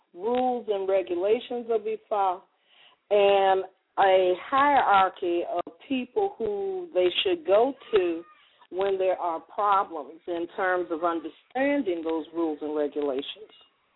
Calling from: Phoenix, Arizona, United States; I'm calling from Phoenix, Arizona.

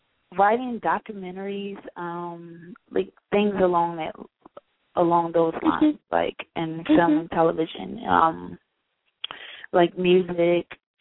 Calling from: Philadelphia, Pennsylvania, United States; I'm calling from Philly, Philadelphia.

